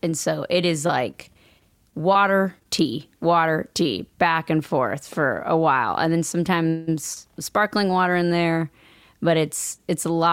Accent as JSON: {"language": "English", "region": "Pacific Northwest", "country": "United States", "said": "I'm from the Pacific Northwest. It's like coffee is water."}